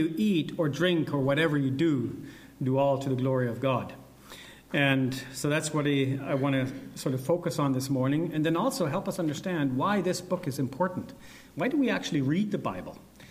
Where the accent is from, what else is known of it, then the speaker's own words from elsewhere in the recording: Germany; English is a second language; We're from Germany. We were born and raised in Germany, and we're Bible translators.